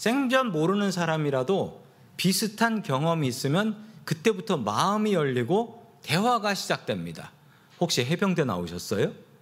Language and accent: Korean; Seoul, South Korea; born there; 제가 태어난 곳이 어디냐면 서대문구 상암동입니다.